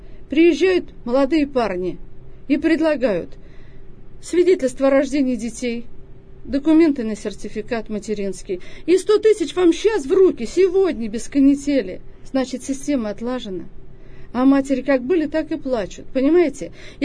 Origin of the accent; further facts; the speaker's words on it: Sakmara, Orenburg Oblast, Russia; Я приехала из Оренбурга, из города Оренбурга. Сакмарская казачка, потому что живу в районном центре, село Сакмара, 40 километров от Оренбурга. Ну, в общем-то, я родилась и выросла там.